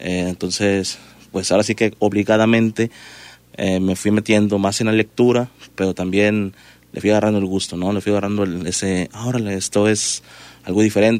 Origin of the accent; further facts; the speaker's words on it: Puerto Vallarta, Jalisco, Mexico; soy de aquí, de Vallarta, nacido, toda mi vida he estado aquí. Mi familia no es de aquí, mi familia es de otro lugar, pero yo radico aquí siempre.